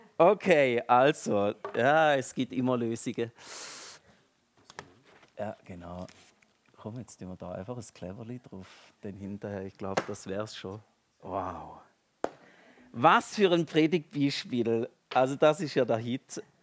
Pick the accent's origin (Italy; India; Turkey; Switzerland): Switzerland; Bloß nicht übertun. Wir sind ja Schweizer und also sie nicht.